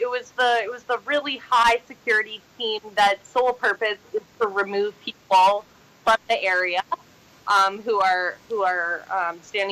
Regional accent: Canada; I was there because I'm Canadian, and it's my role to be an ally.

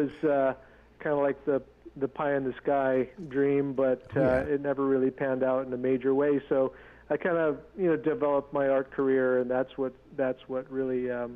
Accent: Washington, United States; Yeah, so I'm a Tlingit tribal member. I grew up in the Seattle area.

